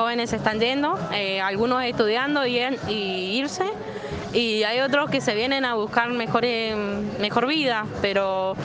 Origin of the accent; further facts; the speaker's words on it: Malargüe, Mendoza, Argentina; de Malargüe, o sea, vivo en el Cabado del Padén, a 200 kilómetros de Malargüe.